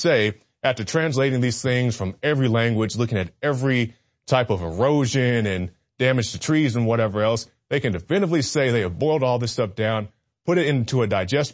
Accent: Tulsa, Oklahoma, United States; we saw the officer in my hometown of Tulsa, Oklahoma

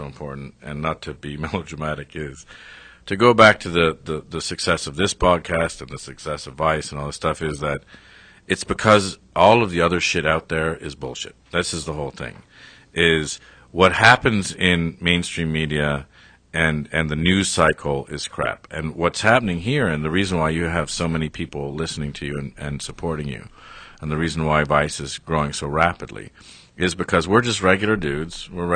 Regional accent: Canada; I'm Canadian, by the way.

